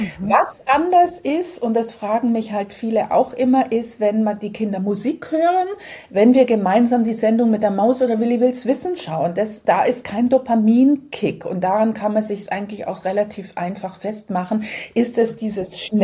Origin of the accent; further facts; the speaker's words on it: Bavaria, Germany; Ich komme aus der Nähe von München, wo ich mit der Family wohne.